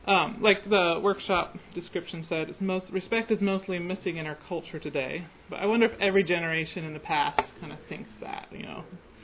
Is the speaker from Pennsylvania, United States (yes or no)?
yes; Ephrata, Pennsylvania, United States; now in Milton-Freewater, United States; I think some of you were in my workshop yesterday, but I am from Ephrata, Pennsylvania.